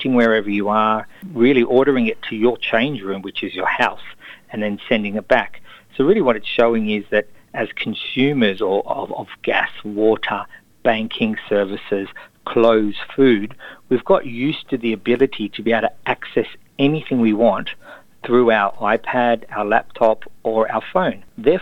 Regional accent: Sydney, New South Wales, Australia; moved away as an adult; now in Israel; I'm an Australian, Sydney, born and bred boy. I grew up in Bondi and went to Moriah College for my entire schooling career

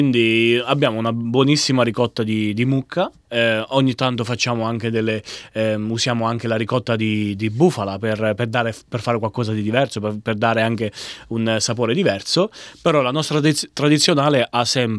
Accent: Abruzzo, Italy; io sono abruzzese, ma mia nonna è di Catania

